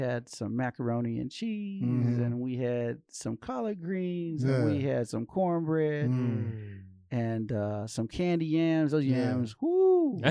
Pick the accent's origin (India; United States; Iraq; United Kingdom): United States; Southern US; So I grew up in the South, so a lot of the food and the meals and so forth that I grew up eating, I don't eat a whole lot anymore